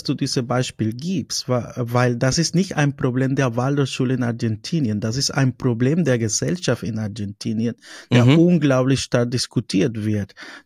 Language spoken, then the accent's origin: German; Colombia; weil ich als Lateinamerikaner, als Kolumbianer ein völlig anderes Bild der Waldorfpädagogik habe